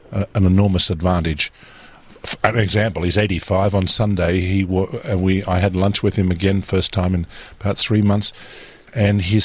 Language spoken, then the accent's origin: English; Australia; as Australian filmmakers, fully trained, battle ready, thanks to the Australian taxpayers' dollars